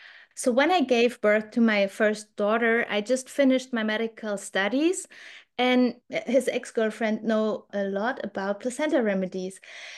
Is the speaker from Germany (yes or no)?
yes; Germany; I'm from Germany.